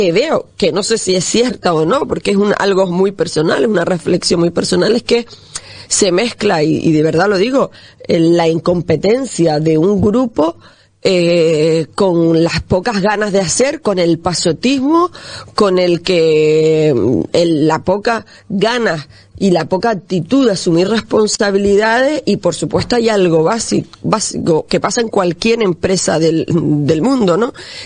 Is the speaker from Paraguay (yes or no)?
no; Tuineje, Canary Islands, Spain; para los que somos de allí, de Twineje, pues es verdad que además llevamos con mucho orgullo ser de allí